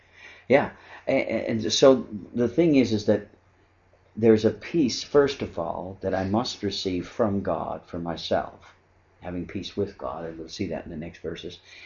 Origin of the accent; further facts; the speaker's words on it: Southwest Margaree, Nova Scotia, Canada; I grew up in Southwest Margaree, and we were the only French family in Southwest Margaree.